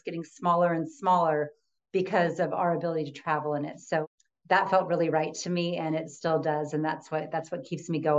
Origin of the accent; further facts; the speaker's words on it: West Coast, United States; I mean, I grew up on the West Coast and our travel consisted of getting in a car, and that was the gas crisis. So it was a compact car with five of us going back and forth to our grandparents' farm in the Midwest.